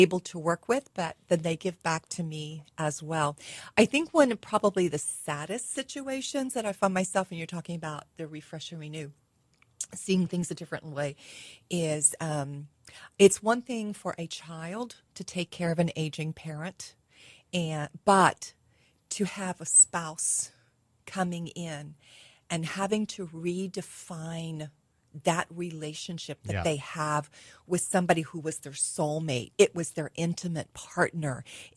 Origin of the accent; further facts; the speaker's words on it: West Virginia, United States; growing up in West Virginia, I always knew of it as the old timers.